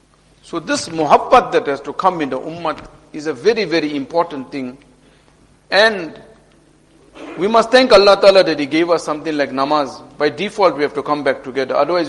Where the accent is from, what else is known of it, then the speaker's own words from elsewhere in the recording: Overport, KwaZulu-Natal, South Africa; We are from Overport, Parlock, Newlands, all this area, our area.